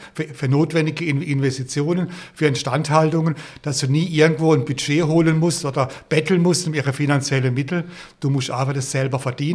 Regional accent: Bad Krozingen, Baden-Württemberg, Germany; dann habe ich mich einfach mal in meinem Heimatort Bad Krozingen beworben

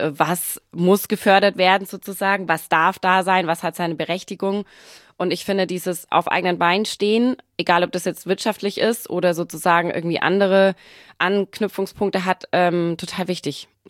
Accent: Baden-Württemberg, Germany; moved away as an adult; now in Hamburg, Germany; ich komme aus dem Schwabenländle und bin aber schon einige Jahre irgendwann mal dann nach Hamburg gezogen, auch wegen dem Studium, auch wegen der Arbeit.

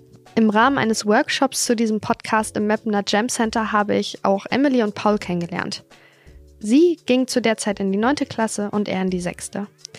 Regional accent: Haselünne, Lower Saxony, Germany; born there; Ich bin 26 Jahre alt und Regionalmanagerin beim Zweckverband Erholungsgebiet Hasetal. Ich bin hier in Haselünne geboren, war dann für meine Ausbildung in Dortmund und bin jetzt zurückgekommen. Und ich will auch hier bleiben.

